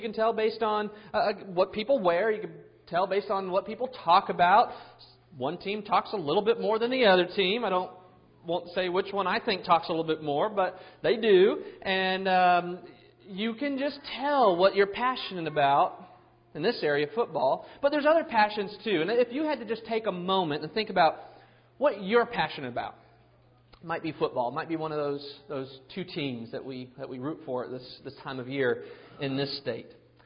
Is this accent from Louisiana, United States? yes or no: no; California, United States; And then you have a couple lonely USC fans because I grew up in California, right?